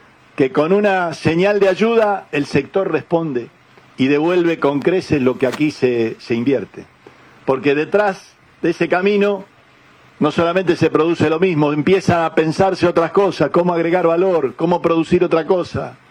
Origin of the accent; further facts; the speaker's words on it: Bella Italia, Santa Fe, Argentina; Y uno es gringo. Yo me crié en Bella Italia. Yo me crié a varios kilómetros de la ruta.